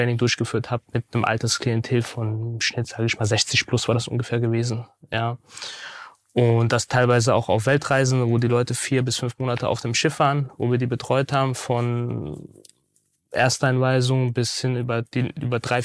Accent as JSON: {"language": "German", "town": "Saarbrücken", "region": "Saarland", "country": "Germany", "accent": "Saarland", "said": "Ich komme aus Saarbrücken."}